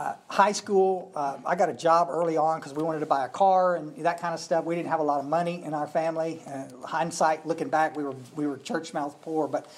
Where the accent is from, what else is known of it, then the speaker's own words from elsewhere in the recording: Texas, United States; also born or lived in Odessa, Texas; I was born out in Odessa, Texas, oil fields. My father was a printer out there